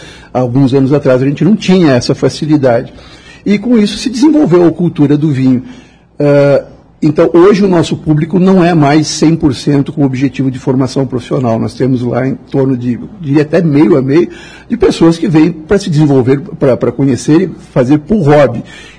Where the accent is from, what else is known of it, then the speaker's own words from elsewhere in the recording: Rio Grande do Sul, Brazil; como bom gaúcho, eu gosto de vinho, né?